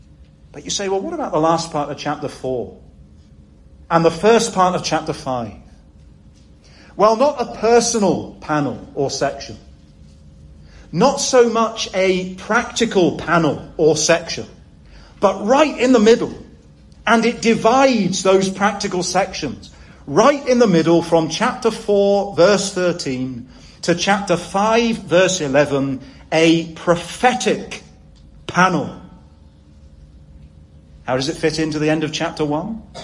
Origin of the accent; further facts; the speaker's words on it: South West England, United Kingdom; I'm English. I'm even Cornish.